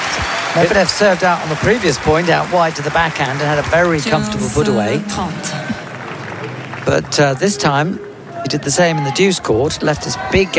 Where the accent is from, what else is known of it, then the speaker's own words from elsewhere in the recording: Florida, United States; We had a kumquat tree when I was growing up in Florida.